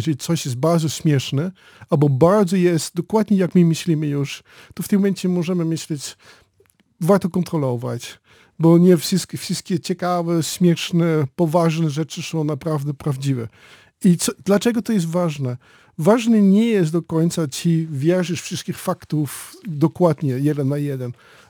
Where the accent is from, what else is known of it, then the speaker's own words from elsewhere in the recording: Netherlands; Polish is a second language; Ja myślę, że ja byłem jako Holender akceptowany